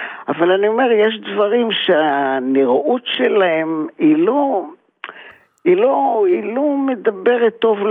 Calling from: Tel Aviv, Tel Aviv District, Israel; מתל אביב שוב.

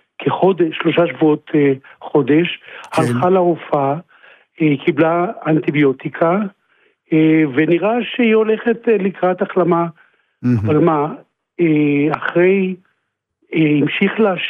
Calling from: Sharon, Israel; אנחנו מהשרון, ואשתי בת 72.

